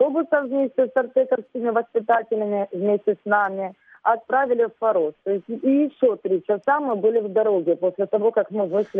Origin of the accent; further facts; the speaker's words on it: Sloviansk, Donetsk Oblast, Ukraine; Они проходят мимо, спрашивают, а вы откуда? Мы говорим, со Славянска.